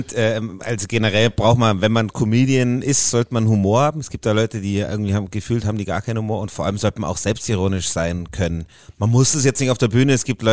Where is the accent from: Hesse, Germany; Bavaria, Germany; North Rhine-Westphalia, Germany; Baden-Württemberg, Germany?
Bavaria, Germany; Puchheim; Ich bin in Puchheim aufgewachsen, das ist so 20 Kilometer weg von München. Und meine Mama ist ja aus Bayern und bayerische Volksschauspielerin. Insofern musste ich ja die Sprache auch beherrschen und der Opa eh auch. Also wir mütterlicherseits war alles recht bayerisch geprägt.